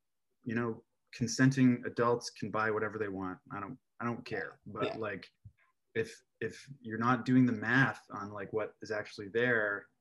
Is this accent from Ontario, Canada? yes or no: yes; Toronto, Ontario, Canada; I grew up watching it was Channel 44 for me in the Greater Toronto area.